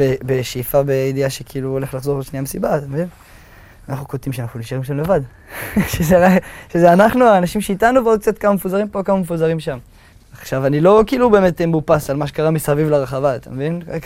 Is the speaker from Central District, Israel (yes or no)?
yes; Shoham, Central District, Israel; now in Beersheba, Israel; גדלתי בשוהם, ועכשיו אני גר בבאר שבע, אני סטודנט